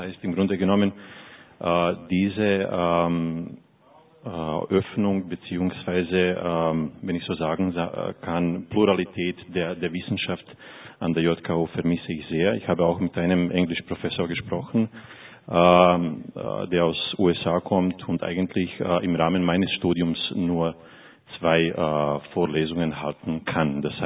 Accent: Bosnia & Herzegovina; Ich komme aus Bosnien, habe ich ein Jahr Gymnasium gemacht.

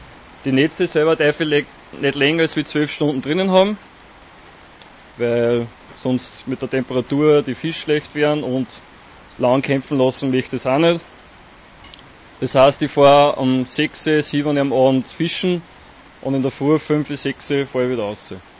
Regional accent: Linz, Upper Austria, Austria; Bin da in Linz halt aufgewachsen und im Haus halt geboren.

